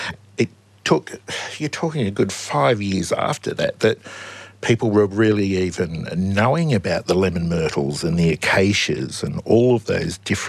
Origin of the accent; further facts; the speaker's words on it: Wollongong, New South Wales, Australia; I'm a Bundjalung man, which is the northern rivers of New South Wales, but I grew up in Wollongong on Tharawal country, and that's me.